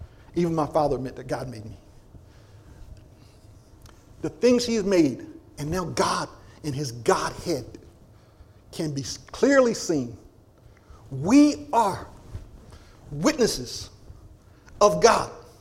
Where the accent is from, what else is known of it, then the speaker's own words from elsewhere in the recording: East Coast, United States; I know, I come from the East Coast, that people do things in the church that you don't like.